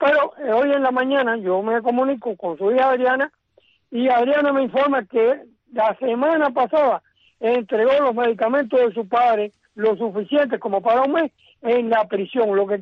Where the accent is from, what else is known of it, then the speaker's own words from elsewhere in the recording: Cuba; con toda la responsabilidad que me asiste como cubano y como ciudadano cubano